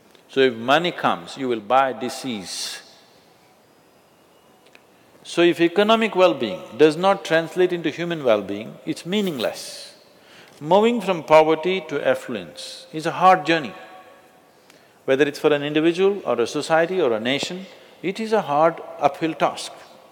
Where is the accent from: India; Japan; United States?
India; born there; I'm not saying this being biased that I'm born in India, so I have to boo-boo-boo.